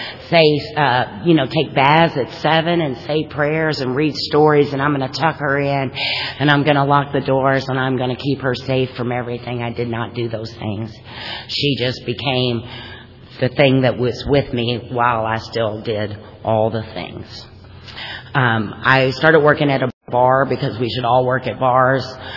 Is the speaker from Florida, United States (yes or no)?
no; Kentucky, United States; I am from Kentucky, but that's not why.